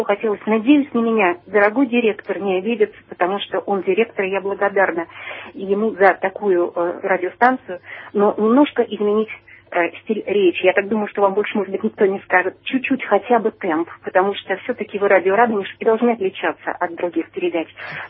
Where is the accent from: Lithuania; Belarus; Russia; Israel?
Russia; Moscow; я из Москвы.